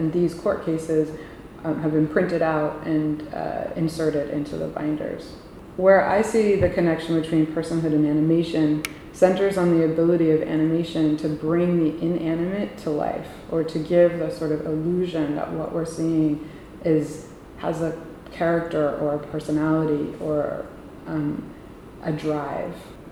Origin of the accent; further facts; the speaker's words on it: New York City, New York, United States; I was raised in New York City.